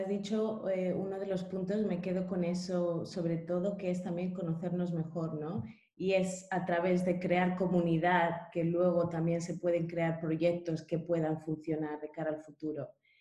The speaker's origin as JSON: {"language": "Spanish", "country": "Equatorial Guinea", "said": "yo me incluyo también porque obviamente también soy guineana"}